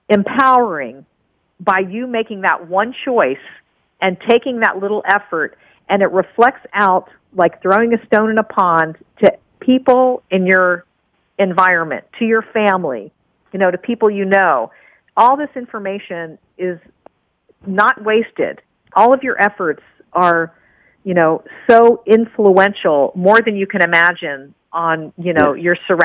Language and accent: English; Virginia, United States; we had a big vegetable garden in our backyard when I grew up in Virginia